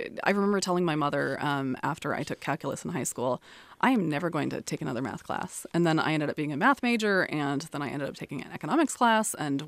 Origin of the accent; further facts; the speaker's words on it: Davis, California, United States; So one of my grandfathers, the reason why I grew up in Davis and the reason why my father grew up in Davis was my grandfather was a noted turkey breeder.